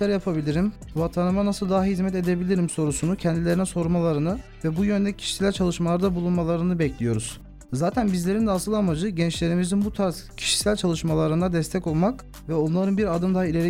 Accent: Tutak, Ağrı Province, Turkey; now in İzmir, Turkey; Aslen Ağrı Tutaklıyım. İzmir'de ikamet ediyorum.

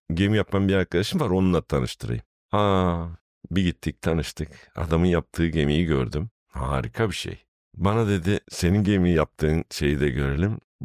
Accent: Geçkinli, Edirne, Turkey; born there; Bunun yanında Edirne Geçkinli Köyü, 1965 doğumluyum.

